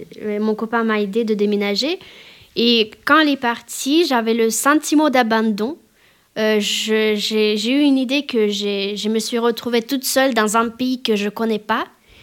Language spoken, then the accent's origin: French; Russia; also born or lived in France; now in Brussels, Belgium; je suis d'origine russe.